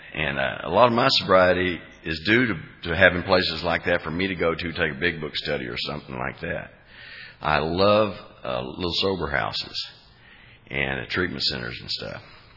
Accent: Arkansas, United States; born there; I was born in Arkansas. My mom and dad divorced and remarried each other 4 times.

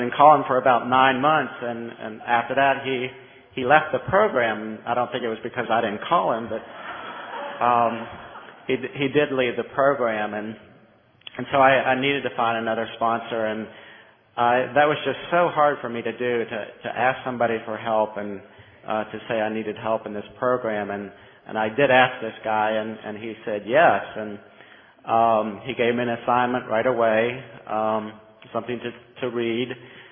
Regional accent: Silver Spring, Maryland, United States; I'm from Silver Spring, Maryland is my home group. I'm from Maryland, and I bring you greetings from Maryland.

